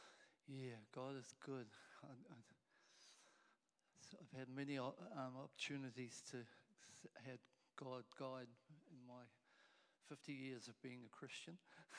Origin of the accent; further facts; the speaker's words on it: Auckland, New Zealand; I grew up in Auckland